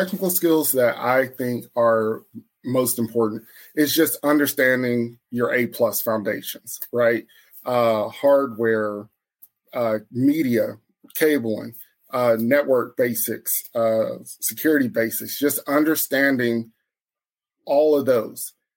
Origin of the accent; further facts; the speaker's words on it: Texas, United States; So, again, born and raised in Texas and everything. Grew up on the Cowboys.